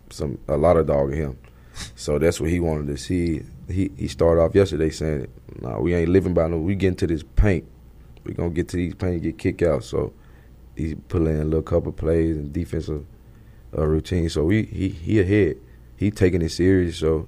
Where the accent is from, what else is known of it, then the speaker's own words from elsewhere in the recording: Memphis, Tennessee, United States; I'm from Memphis, so we embrace stuff like that.